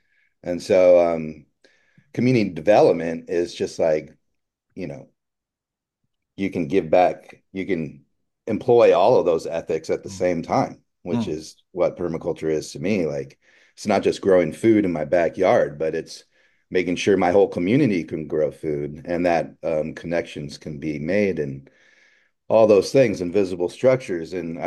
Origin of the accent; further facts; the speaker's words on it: Los Angeles, California, United States; where I grew up in my hometown of Los Angeles, California.